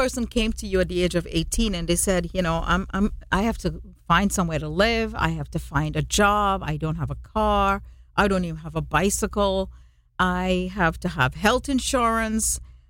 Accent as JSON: {"language": "English", "country": "Trinidad & Tobago", "said": "And I go, well, I'm from Trinidad. We put a little bit of this, a little bit of that. We don't measure."}